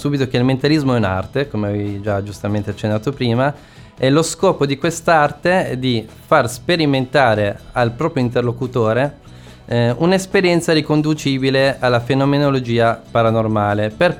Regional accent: Lombardy, Italy; born there; Io nasco in provincia di Milano. Però le mie origini genetiche sono siciliane.

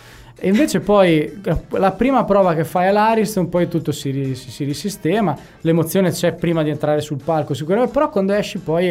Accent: Tuscan-Romagnol Apennines, Italy; io sono cresciuto sull'Appennino tosco-romagnolo, quindi la mia infanzia, io ho passato, insomma, fino agli 11, 12 anni, 13 anni

